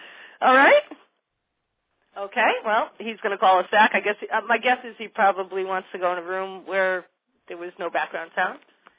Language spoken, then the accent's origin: English; Connecticut, United States; God knows, I grew up in Fairfield County, a very wealthy area